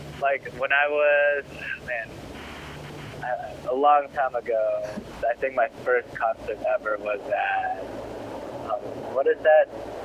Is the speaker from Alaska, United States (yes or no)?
no; Maryland, United States; so growing up in like the Burg and DC, there was like the whole DC punk scene and DIY shows.